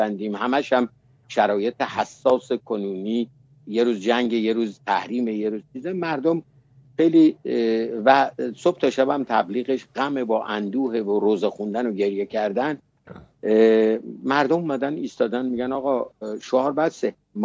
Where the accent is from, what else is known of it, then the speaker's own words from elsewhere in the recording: Iran; ما ایرانی هستیم